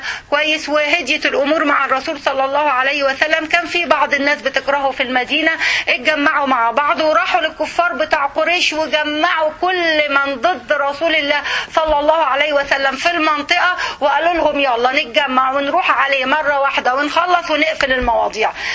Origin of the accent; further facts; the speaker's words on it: Egypt; انا عندنا في مصر ما يقولوش ارجف، برجف.